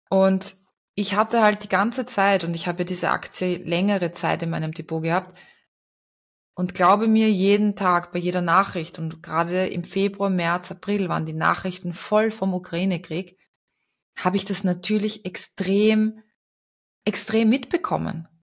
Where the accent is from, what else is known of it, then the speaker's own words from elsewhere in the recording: Austria; bei uns in Österreich, wir sagen immer, Geld hat kein Mascherl